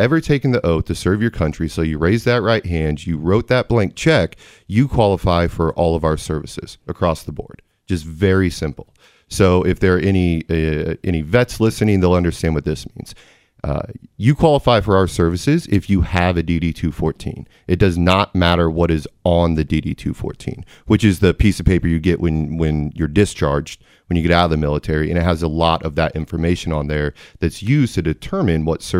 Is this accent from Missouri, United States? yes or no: yes; Kansas City, Missouri, United States; We're all from Kansas City. We want to take care of our community.